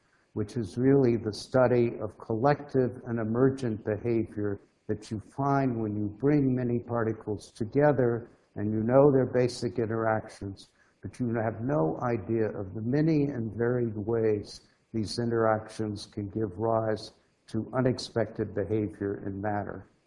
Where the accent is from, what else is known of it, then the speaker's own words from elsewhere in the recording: United States; You know, as an American, you grow up with the sense that there have to be frontiers out there, or you hope that there still are.